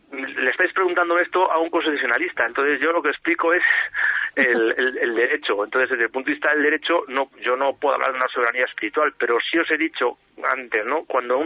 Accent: Galicia, Spain; Yo, por ejemplo, soy gallego

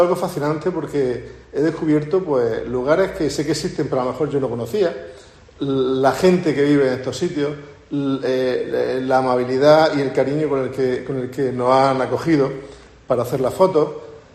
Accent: Almería, Andalusia, Spain; yo soy de Almería, entonces cuando eres de Almería y te mandan a hacer un trabajo sobre tu misma ciudad, no es tan fácil, porque uno ya, al final yo, aunque yo fuera, he estado aquí muchos años

